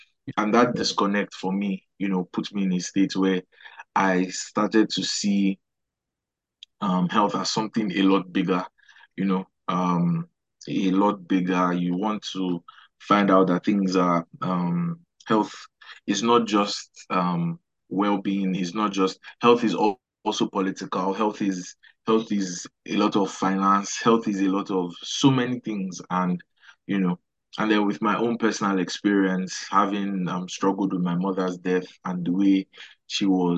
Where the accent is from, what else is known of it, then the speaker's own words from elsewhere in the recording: Nigeria; moved away as an adult; now in Aberdeen, United Kingdom; I'm from Nigeria. I came over to Aberdeen in January of 2024 for my master's of science in public health and health promotion.